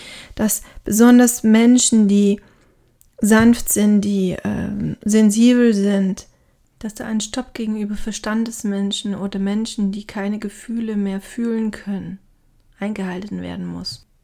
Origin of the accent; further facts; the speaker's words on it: Baden-Württemberg, Germany; Jetzt komme ich aus dem Schwabenland.